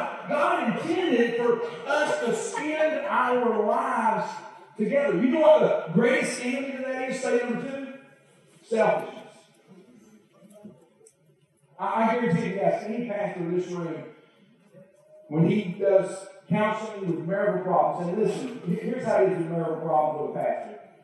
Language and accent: English; Alabama, United States; I mean, I'm from Alabama, so we get some kind of shot.